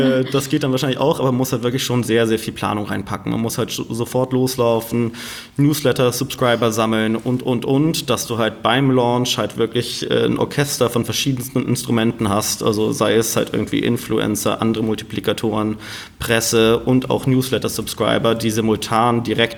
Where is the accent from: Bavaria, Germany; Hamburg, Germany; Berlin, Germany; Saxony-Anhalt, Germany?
Hamburg, Germany; Als Hamburger weiß man das ja nicht.